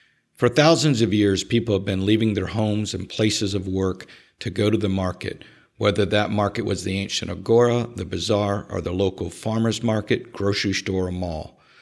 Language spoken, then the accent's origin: English; Florida, United States; I grew up in South Florida, not the palm tree beachside you're thinking about, but way out in the boonies towards the Everglades swamp side.